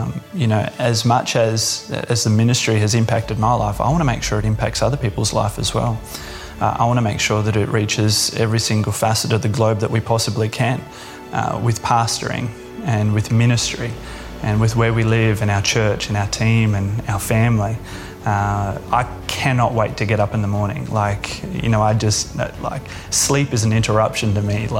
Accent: Brisbane, Queensland, Australia; and I'm from Brisbane, Australia.

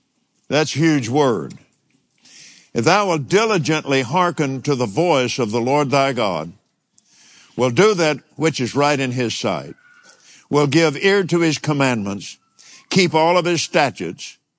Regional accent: Texas, United States; Because, look, sweetheart, I was raised in West Texas.

